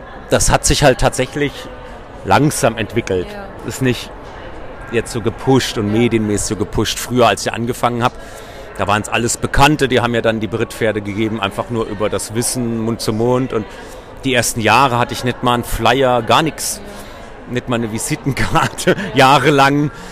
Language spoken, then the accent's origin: German; Hesse, Germany; ich komme aus der Rhön, da bei Fulda, ist schon ein bisschen bergig so, die Rhön, ne?